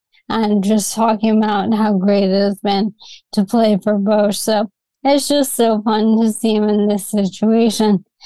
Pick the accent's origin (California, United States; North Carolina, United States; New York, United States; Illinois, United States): New York, United States; New York City; And I was terrified of dogs when I was a kid. I mean, growing up in New York City, you walk down the street, a dog starts barking.